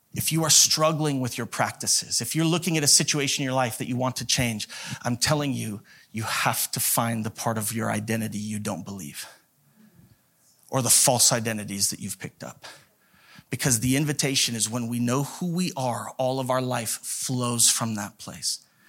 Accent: Idaho Falls, Idaho, United States; I grew up in Idaho Falls, this smaller town, 40 to 50,000 people when I was growing up. And it was one of the larger cities in Idaho, but when you got outside of it, it was just desert.

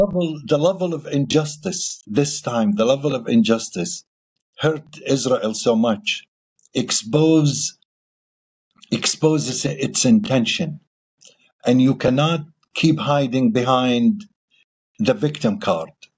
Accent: Jordan; moved away as an adult; also born or lived in Jenin, Palestine / United States; Yes, I'm from Jenin, and I was raised in Jordan. My family get kicked out, and I was raised in Jordan. And when I was 23, I went to the U.S. I was in the U.S. until I was 40. Then I moved back here.

